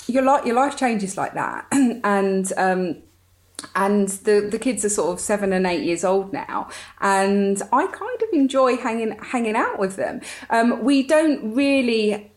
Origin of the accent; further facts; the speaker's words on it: England, United Kingdom; now in France; England will always be our home. We're British. But France very much feels like being home.